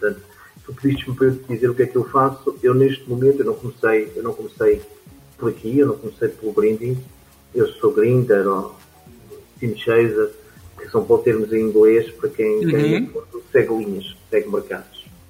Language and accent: Portuguese; Leiria, Centro, Portugal; moved away as an adult; eu sou de natural da zona centro, de Leiria, vim há muito tempo estudar e trabalhar, estou no Alentejo. Aqui pertinho de Espanha, bem pertinho de Espanha